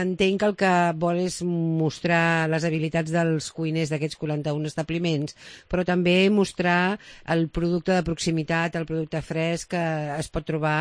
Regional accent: Barcelona, Catalonia, Spain; sobretot els que som de Barcelona

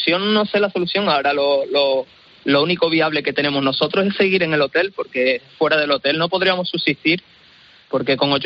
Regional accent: El Paso, Canary Islands, Spain; yo soy ciudadano del Paso

